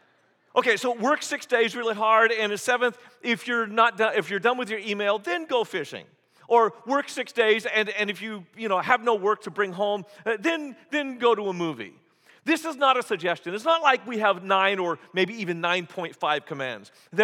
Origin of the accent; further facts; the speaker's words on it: United States; As an American, I'm supposed to work all the time, right?